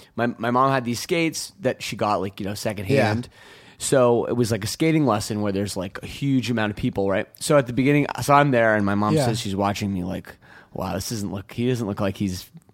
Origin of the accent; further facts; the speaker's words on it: Toronto, Ontario, Canada; I grew up here in Toronto.